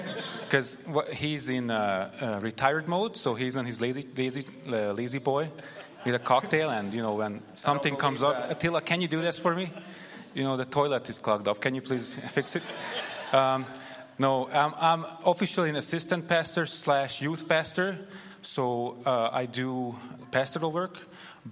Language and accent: English; Hungary; English is a second language; moved away as an adult; also born or lived in United States; I was born and raised in Hungary. In 2010, I went to the States as an international student.